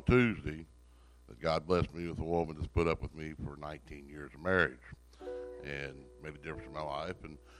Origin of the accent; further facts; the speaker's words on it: Louisville, Kentucky, United States; moved away as an adult; I was born and raised in Louisville, went to high school and college in Louisville